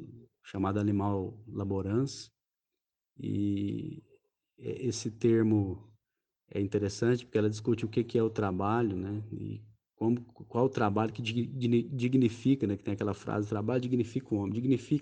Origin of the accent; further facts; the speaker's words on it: Rubiataba, Goiás, Brazil; minha cidade natal, que é a cidade de Rubiataba, pequenininha, fica no noroeste do estado.